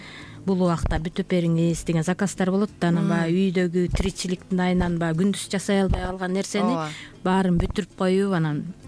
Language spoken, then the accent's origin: Kyrgyz; Naryn, Naryn Region, Kyrgyzstan; Мен өзүм Нарын шаарында чоңойгом, Нарын шаарында төрөлгөм, Нарын шаарында окугам, англис тили боюнча окуп бүткөм